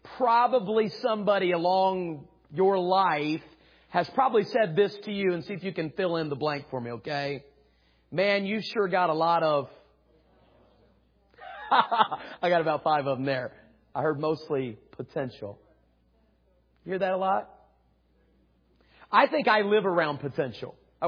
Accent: West Virginia, United States; I mean, I can say that because I'm from there, okay? And so I'm from West Virginia, just a few hours from here, and I'm glad to be here.

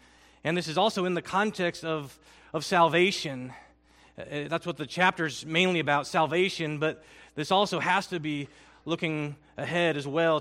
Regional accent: Philippines; English is a second language; I'm reminded of growing up in the Philippines. We often sang a song that came right from verse 12 at our church in the Philippines.

